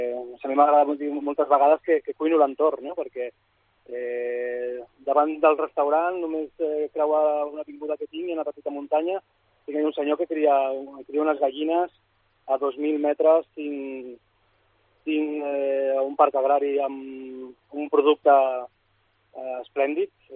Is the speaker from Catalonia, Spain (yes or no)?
yes; Sant Boi de Llobregat, Catalonia, Spain; Jo soc de Sant Boi.